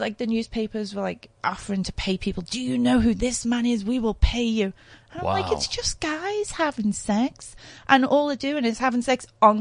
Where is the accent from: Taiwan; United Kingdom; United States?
United Kingdom; Liverpool, North West England; I'm from Liverpool and a lot of people from Liverpool originated from Ireland.